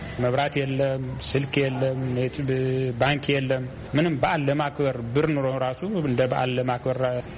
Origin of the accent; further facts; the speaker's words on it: Dengelat, Tigray, Ethiopia; born there; ደንገላት ይባላል እኔ የተወለድኩበት አካባቢ